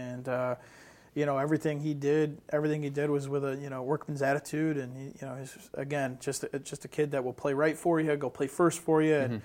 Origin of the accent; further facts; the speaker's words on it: Northeast, United States; And he's another kid, you know, a Northeastern kid, and you know, I'm from the Northeast, so I take a liking to him.